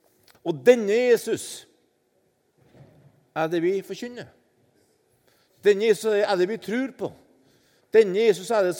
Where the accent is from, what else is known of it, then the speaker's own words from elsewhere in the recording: Oppdal, Trøndelag, Norway; jeg vokste opp i Oppdal på Midtbygda skole.